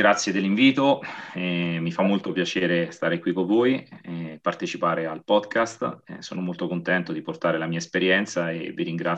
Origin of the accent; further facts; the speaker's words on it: Amatrice, Lazio, Italy; io sono originario di Amatrice, quindi parte da un paesino